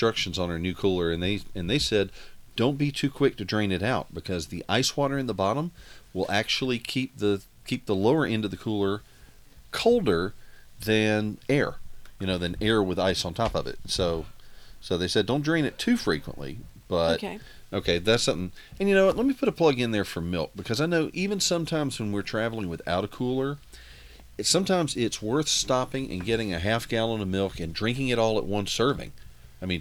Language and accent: English; the South, United States; Pimento cheese is a favorite of ours. And we're from the South.